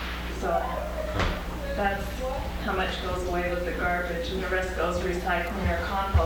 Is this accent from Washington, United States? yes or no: yes; Seattle, Washington, United States; from Seattle, and two people in our household